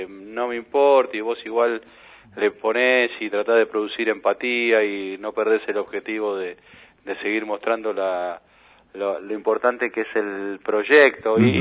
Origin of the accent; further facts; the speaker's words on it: Béccar, Buenos Aires Province, Argentina; Yo soy de Bécar, Punta Chica. Punta Chica no es solo San Fernando, es Punta Chica, sí, una parte es San Isidro.